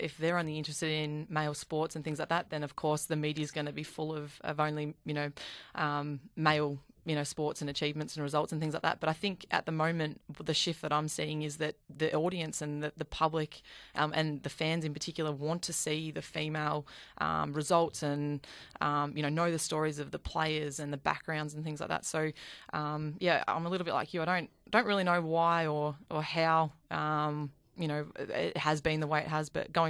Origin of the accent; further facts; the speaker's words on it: Bendigo, Victoria, Australia; I'm from Bendigo, so we used to travel down as a family.